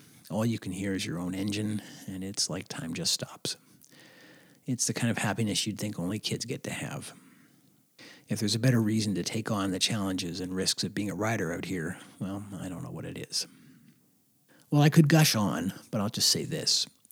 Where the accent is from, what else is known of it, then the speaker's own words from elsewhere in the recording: Canada; Maybe I'm too Canadian.